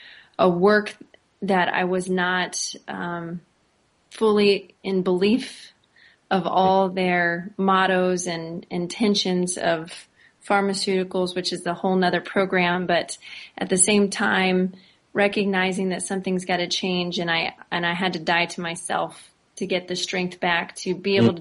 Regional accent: Shelbyville, United States; So I grew up in Shelbyville, which I had said earlier, and there was a garment factory there

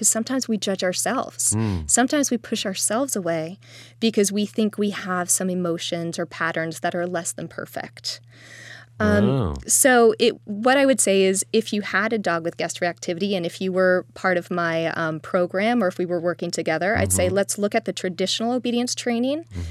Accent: Brazil; also born or lived in United States; I was born in the States, grew up in Brazil. My mom's from Oklahoma, and my dad's Brazilian.

